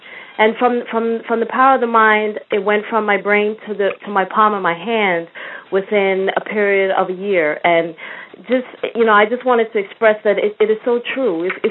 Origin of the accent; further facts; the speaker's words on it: Toronto, Ontario, Canada; now in United States; I lived in the States, and I'm originally from Toronto, Canada. I came back 5 years ago.